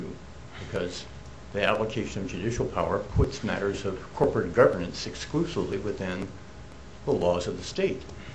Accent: Petersburg, Alaska, United States; I'm an attorney from Petersburg, Alaska, which is about 500 miles south of here.

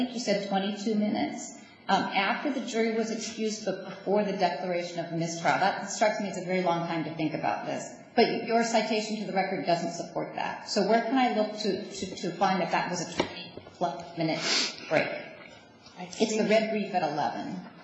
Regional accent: Alaska, United States; So, since I'm from Alaska, I don't know about the local custom

